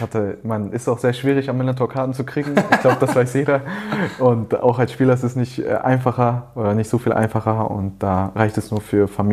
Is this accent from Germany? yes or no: yes; Hamburg, Germany; Ich komme aus Hamburg, beide Vereine sind hier.